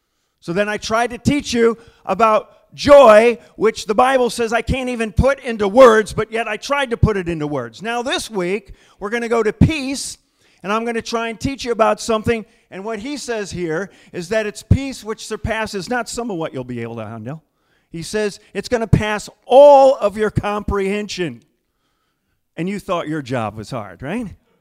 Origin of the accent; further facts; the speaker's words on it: Battle Creek, Michigan, United States; now in New York, United States; See, where I grew up in Battle Creek, Michigan, first of all, I guess there were some taxis